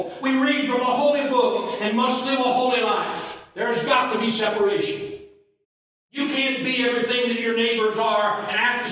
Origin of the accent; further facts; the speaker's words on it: Crestline, Ohio, United States; I mean, I'd go up the pool hall where I was raised up in Crestline, Ohio